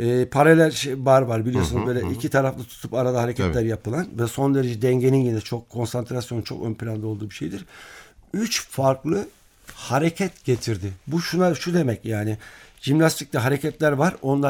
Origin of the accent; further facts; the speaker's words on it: Ankara, Turkey; Ankara 19 Mayıs zaten benim evimdi. Orada doğdum, büyüdüm.